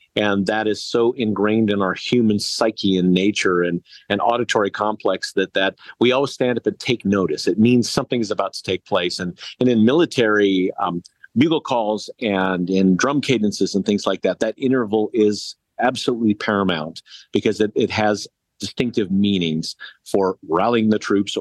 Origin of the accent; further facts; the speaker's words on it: Arizona, United States; also born or lived in Phoenix; I'm an Arizona native. I was born in Phoenix. I was raised in the ranchlands of the White Mountains. And it was music that actually brought me back to Arizona.